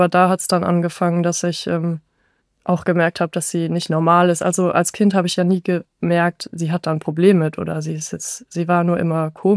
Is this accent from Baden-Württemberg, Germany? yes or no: no; Rhineland-Palatinate, Germany; born there; ich bin in der Nähe von Ludwigshafen geboren